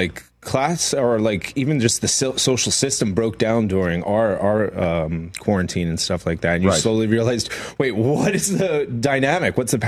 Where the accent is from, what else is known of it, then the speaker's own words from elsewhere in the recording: Queens, New York, United States; Like growing up in New York and Queens, you don't have gardens.